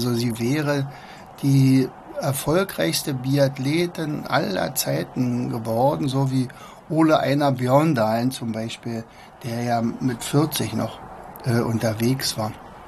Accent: East Germany, Germany; ich bin ja damals in der DDR aufgewachsen

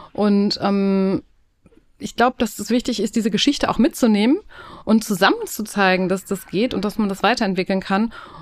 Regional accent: Hanover, Lower Saxony, Germany; now in Kiel, Germany; Nein, ich bin Hannoveranerin.

